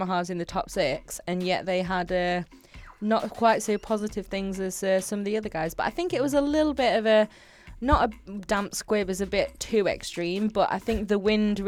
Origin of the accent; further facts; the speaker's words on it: United Kingdom; I am British, so I tend to just downplay it